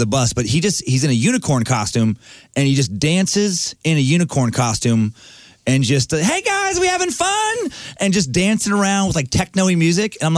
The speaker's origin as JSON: {"language": "English", "region": "Idaho", "country": "United States", "tie": "born or raised there", "said": "I think because I grew up in Idaho, I didn't realize how weird that was to be surrounded by people talking about the New World Order and black helicopters"}